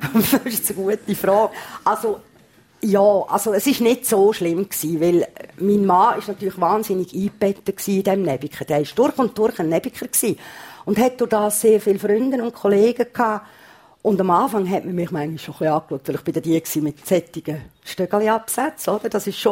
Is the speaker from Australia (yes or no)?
yes; Australia; also born or lived in United States; now in Switzerland; Ich bin in Australien aufgewachsen, Amerika überall in der Schule, also auf 3 Kontinente, 4 Länder. Und habe in Luzern gewohnt, habe dann aber in Sursee gearbeitet.